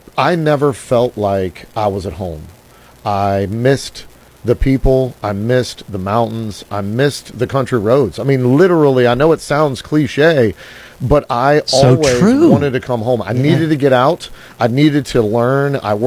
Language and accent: English; West Virginia, United States; No, I grew up here in West Virginia.